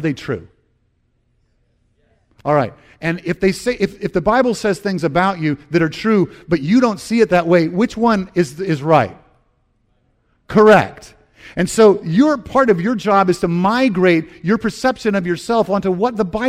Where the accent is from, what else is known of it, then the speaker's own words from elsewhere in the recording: the South, United States; But I said that, and I'm from the South.